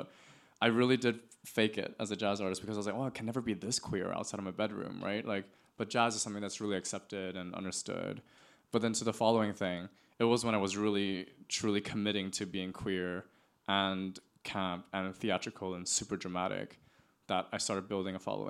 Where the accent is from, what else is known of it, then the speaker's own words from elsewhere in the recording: Hong Kong; accent: American; I have an American accent, but I'm not American. I grew up in Hong Kong. I just went to international school.